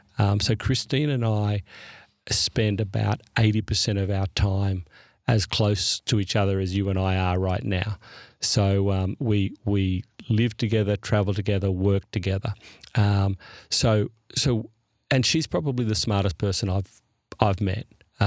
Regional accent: Australia; I grew up in Australia, so I unfortunately missed that.

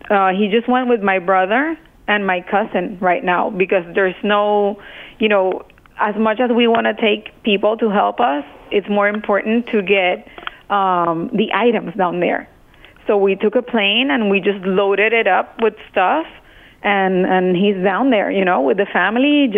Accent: Puerto Rico; we never forget, you know, that we're from Puerto Rico, and that little island made us the people who we are.

